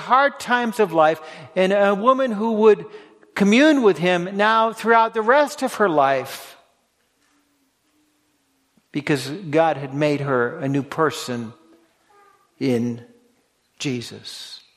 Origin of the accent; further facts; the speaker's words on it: Massachusetts, United States; I grew up near Cape Cod.